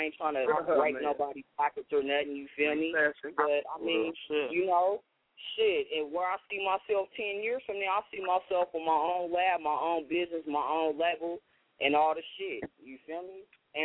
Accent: Sacramento, California, United States; I'm from Sacramento. I'm a king, so I didn't want to say

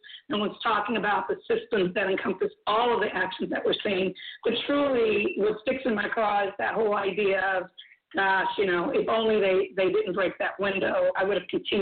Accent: Los Angeles, California, United States; police came into our backyard, and we grew up in the South Cities of Los Angeles.

